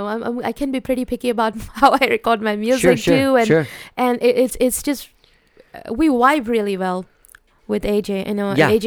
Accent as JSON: {"language": "English", "town": "Mumbai", "region": "Maharashtra", "country": "India", "tie": "born or raised there", "second_language": "English", "moved": "yes", "said": "And here I came from Mumbai, you know, I grew up in an academic campus, but then the last couple of years that I spent in Mumbai, I was going to school in the city."}